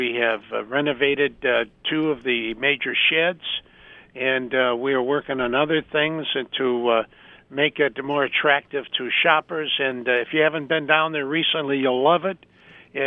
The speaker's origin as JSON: {"language": "English", "town": "Detroit", "region": "Michigan", "country": "United States", "tie": "born or raised there", "said": "I grew up in the Detroit area, and we had no problems when I grew up. Everybody was friendly."}